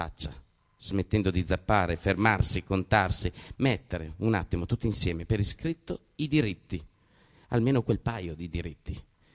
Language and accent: Italian; Milan, Lombardy, Italy; avrete capito dal mio accento che non sono proprio siciliano, no? Io vengo da Milano, dalla Lombardia.